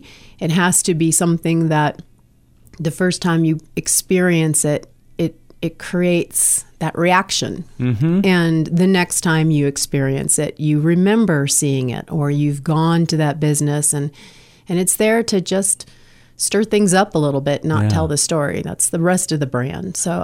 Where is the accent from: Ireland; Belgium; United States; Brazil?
United States; You know, we're American. We like to shorten everything.